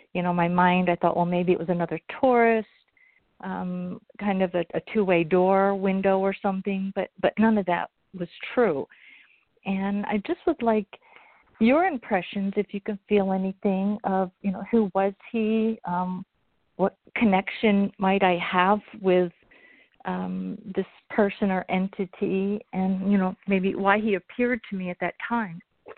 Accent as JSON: {"language": "English", "region": "Pennsylvania", "country": "United States", "said": "I'm from Pennsylvania."}